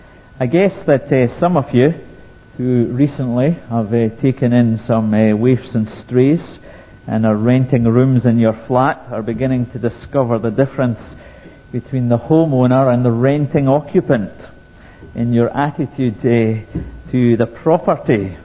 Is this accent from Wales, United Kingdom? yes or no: no; Lockerbie, Scotland, United Kingdom; Growing up in Lockerbie, there weren't a lot of career options. The main industries of the town were a slaughterhouse, a sheep market, and a cheese factory.